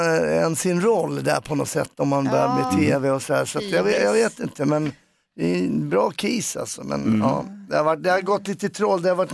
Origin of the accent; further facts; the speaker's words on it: Sweden; Jag är från Sverige, jag vill att alla ska vinna lika mycket.